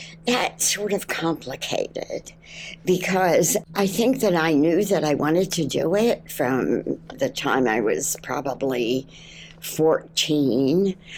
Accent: Steelton, Pennsylvania, United States; born or raised there

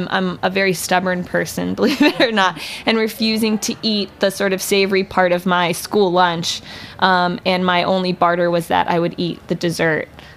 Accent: Virginia, United States; And I grew up in Virginia, in Northern Virginia. There's nothing special about it, sort of just cookie cutter homes.

